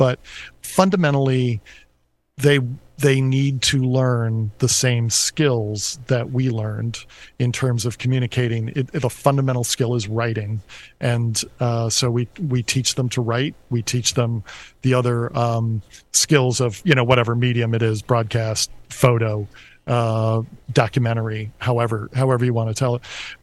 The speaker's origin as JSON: {"language": "English", "town": "Syracuse", "region": "New York", "country": "United States", "tie": "born or raised there", "said": "my hometown, which is Syracuse"}